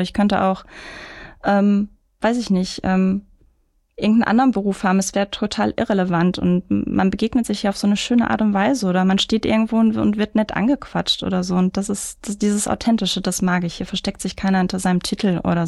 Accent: Mülheim, North Rhine-Westphalia, Germany; now in Duisburg, Germany; Ich bin in Mülheim-Speldorf groß geworden und ich mag Duisburg einfach.

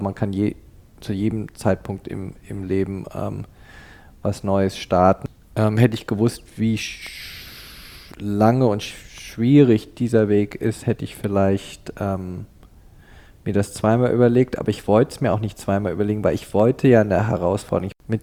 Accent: Canada; moved away as an adult; also born or lived in Cologne, Germany; ich bin 50 Jahre alt, bin in Deutschland, in Köln geboren und in Kanada aufgewachsen, ab dem Alter von 9 Jahren, habe also meine formativen Jahre in Kanada verbracht, bin mit Mitte 20 wieder zurück nach Europa gekommen, damals auch im Rheinländischen angefangen

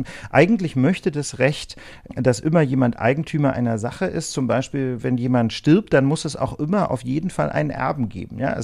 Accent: Osnabrück, Lower Saxony, Germany; Ich komme zum Glück aus Osnabrück. Ja, das kann ich also auch für mich in Anspruch nehmen. Und habe dann, weil es so schön war, dort auch erstmal zwei Semester studiert.

